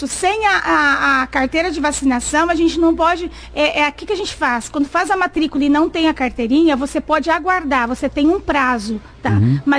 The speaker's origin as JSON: {"language": "Portuguese", "country": "Brazil", "said": "nós somos brasileiros, deixamos tudo para a última hora, né? O Brasil é assim, né?"}